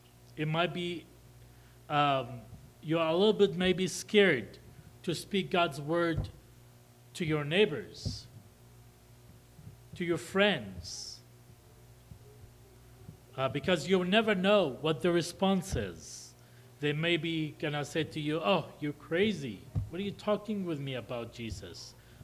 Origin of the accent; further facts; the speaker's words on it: Israel; English is a second language; I grew up in Israel, understand the culture, the language. My wife is Jewish, I'm an Arab.